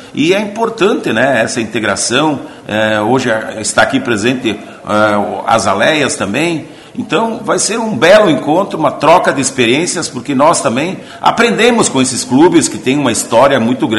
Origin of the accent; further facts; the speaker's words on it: Flores da Cunha, Rio Grande do Sul, Brazil; Isso, somos lá do município de Flores da Cunha.